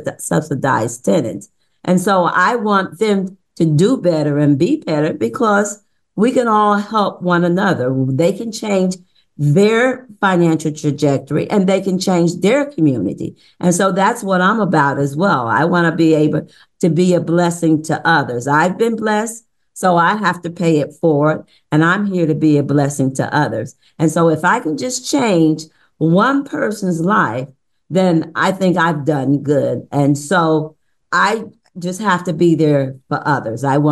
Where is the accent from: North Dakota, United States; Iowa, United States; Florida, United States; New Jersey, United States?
New Jersey, United States; Paterson; In New Jersey and Patterson, in my hometown, there's a large amount of crime.